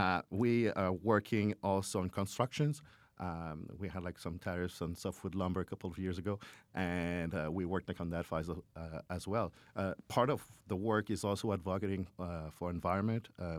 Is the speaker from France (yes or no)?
yes; France; accent: French; English is a second language; The other thing is, like, there's a French language thing, as I can hear with my accent.